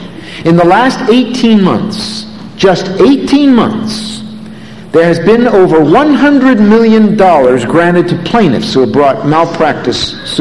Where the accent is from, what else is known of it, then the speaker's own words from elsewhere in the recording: Bristol, Pennsylvania, United States; I was a kid growing up in Bristol, Pennsylvania, attending grade school and junior high school and high school